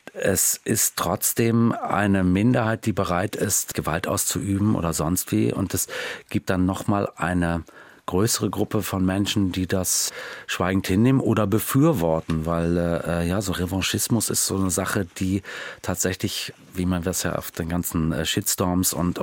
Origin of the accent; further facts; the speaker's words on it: Berlin, Germany; now in Hamburg, Germany; Also ich bin ja Berliner und war mir ganz sicher, dass ich die Stadt, so toll ich die fand, West-Berlin auch nach der Wende, ganz Berlin, halt nie verlassen würde. Und dann bin ich doch nach Hamburg gezogen und lebe da seit über 20 Jahren.